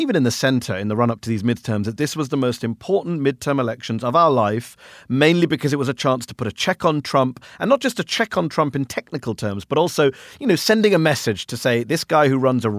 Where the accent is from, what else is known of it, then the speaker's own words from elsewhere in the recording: United Kingdom; And one of the problems, as a Brit watching these elections of yours, as an outsider